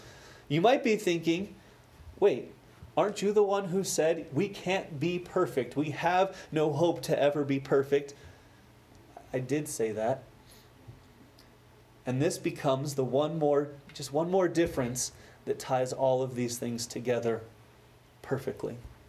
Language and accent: English; Alamogordo, New Mexico, United States; I grew up in Alamogordo, just across the mountains, yay. And there's a neighborhood there in Alamogordo